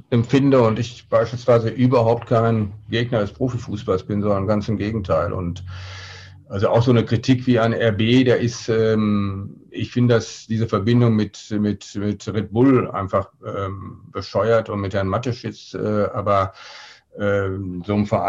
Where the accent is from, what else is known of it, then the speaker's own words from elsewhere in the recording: North Rhine-Westphalia, Germany; now in Münster, Germany; Ich komme ja aus dem Ruhrgebiet, aber ich muss schon sagen, dass mein Herz heute sehr an Münster und am Münsterland hängt.